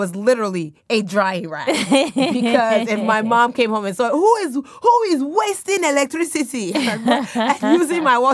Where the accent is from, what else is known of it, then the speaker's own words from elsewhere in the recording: Nigeria; now in United States; My parents way back when were mm-hmm. from this place, but now I'm like, oh, no, I'm Nigerian.